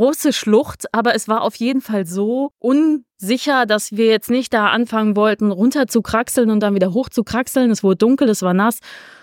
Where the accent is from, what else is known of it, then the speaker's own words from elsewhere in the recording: North Rhine-Westphalia, Germany; ich komme aus dem Ruhrgebiet ursprünglich